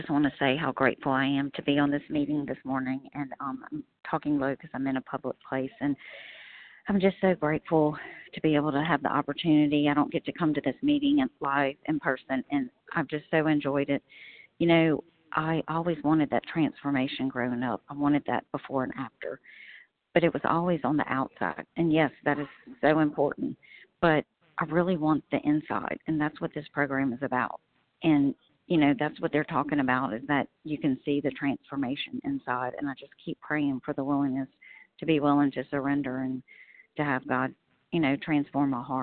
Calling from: Louisiana, United States; I'm calling from Louisiana.

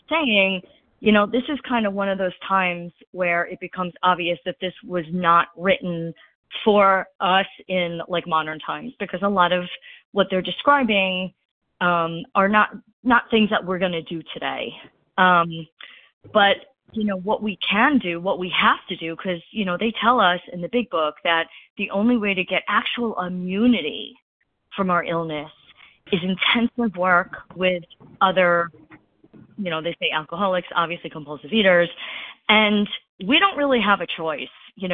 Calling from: New York City, New York, United States; in New York City.

